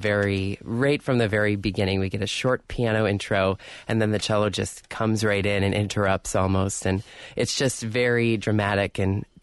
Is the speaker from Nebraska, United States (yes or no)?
no; Lake Geneva, Wisconsin, United States; I grew up in the Lake Geneva area.